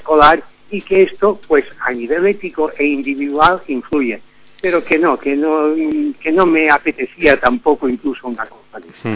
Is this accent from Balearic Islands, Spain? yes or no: yes; Santanyí, Balearic Islands, Spain; born there; Sí, yo nací en Santallí, el municipio más meridional de Mallorca.